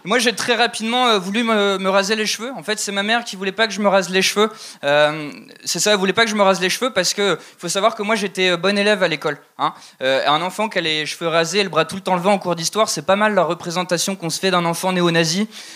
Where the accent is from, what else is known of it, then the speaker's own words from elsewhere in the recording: France; je suis Français...